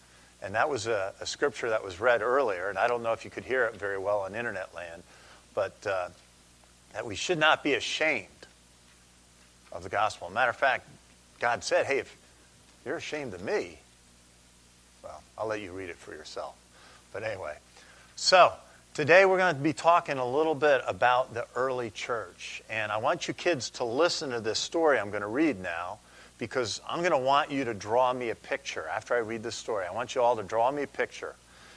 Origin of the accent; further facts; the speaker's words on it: New York, United States; I'm from New York originally, and some people will correct me in terms of my terminology.